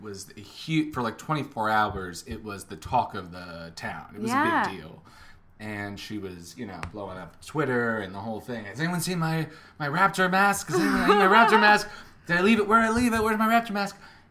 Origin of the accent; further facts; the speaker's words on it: Fort Lauderdale, Florida, United States; I'm from South Florida, and I didn't realize that when folks here go to the beach, they go all day.